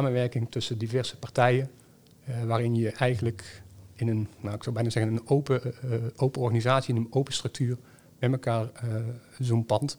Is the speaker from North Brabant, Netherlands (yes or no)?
yes; Eindhoven, North Brabant, Netherlands; Ja, ik ben geboren getogen in Eindhoven.